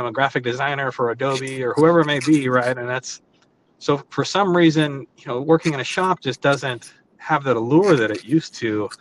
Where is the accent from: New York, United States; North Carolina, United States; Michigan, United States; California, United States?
California, United States; San Francisco; I'm from the Bay Area. I was born in San Francisco.